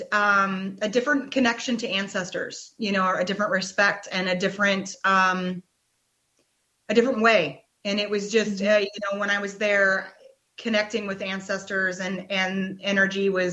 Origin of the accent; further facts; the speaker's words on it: Oregon, United States; also born or lived in Louisiana; I am from Oregon. I'm born and raised an Oregonian, but my time down in Louisiana meant so much to me.